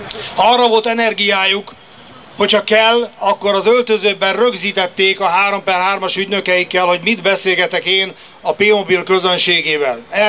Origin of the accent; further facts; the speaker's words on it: Hungary; szeretném elmondani, hogy magyar vagyok, magyarul beszélek, magyarul gondolkodom, magyarul számolok, magyarul álmodom, és magyarul szoktam szitkozódni.